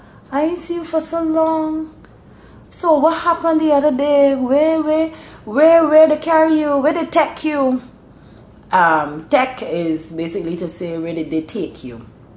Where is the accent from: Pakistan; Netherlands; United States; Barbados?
Barbados; Saint Michael; born there; I was born in St. Michael, which is next door. Yes, of course, at the hospital. But seriously speaking, my mom's family was from the same St. Michael, not too far away from the hospital.